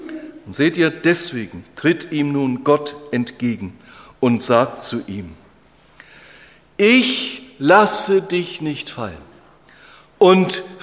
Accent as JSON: {"language": "German", "town": "Schweinfurt", "region": "Bavaria", "country": "Germany", "tie": "born or raised there", "said": "Ich bin in meiner Heimatstadt Schweinfurt im dortigen CVJM zum Glauben gekommen, im christlichen Verein junger Menschen."}